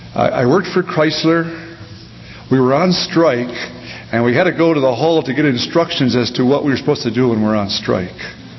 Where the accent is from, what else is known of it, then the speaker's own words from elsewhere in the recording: Detroit, Michigan, United States; I grew up in Detroit, had the privilege of growing up in a large Sunday school, coming to general conventions with groups of 150 youngsters